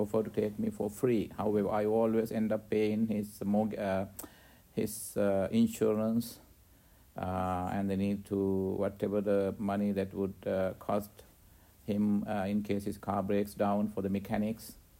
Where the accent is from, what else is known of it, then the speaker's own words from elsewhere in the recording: Sri Lanka; English is a second language; I'm coming from Sri Lanka and from Asia. Lots of people are poor.